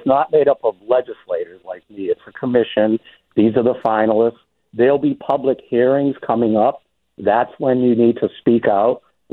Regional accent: New Bedford, Massachusetts, United States; You know, I'm a proud Massachusetts man. I was born and raised in New Bedford, served as a police officer for 40 years.

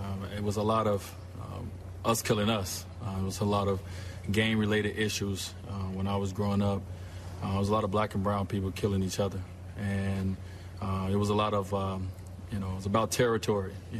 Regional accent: Chicago, Illinois, United States; I mean, me growing up in Chicago, you know, my story about my mother and, you know, my family has been very well documented.

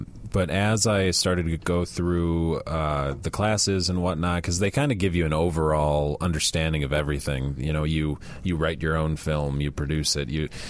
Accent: Chicago, Illinois, United States; Portage Park area, yeah. Chicago, Illinois, my entire life.

